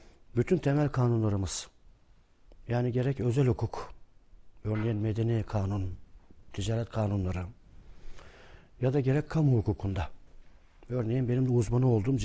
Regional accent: Barbaros, Tekirdağ, Turkey; Biz Kepirtepe mezunuyuz. Trakyalıyım yani ben. Aslen Tekirdağlıyım. Barbarosluyum.

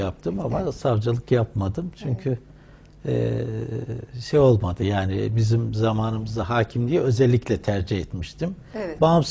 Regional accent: Ankara, Turkey; also born or lived in Hınıs, Erzurum; 1951 yılında Erzurum Hınıs ilçesinde dünyaya geldim. Ankara'da okudum. Ankara'da çocukluk ve gençlik yıllarım geçti. Gazi Lisesi, Ankara Gazi Lisesi mezunuyum. Ankara Hukuk Fakültesini 1971-72 döneminde bitirdim.

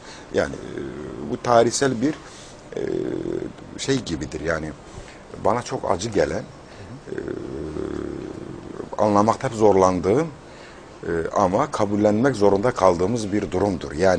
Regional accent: Batman, Batman Province, Turkey; moved away as an adult; O kültürel değişimin etkisi altında büyüdük. Yani çocukluğum orada geçti, doğumum orada olduğu için. 20 yaşına kadar Batman'da kaldı. Aslemiz Mardinliyiz, Mardin Savur.

